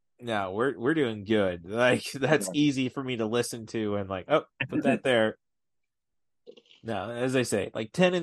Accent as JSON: {"language": "English", "town": "Peoria", "region": "Illinois", "country": "United States", "tie": "born there", "said": "I was born in Peoria, Illinois. What's that? It's a city."}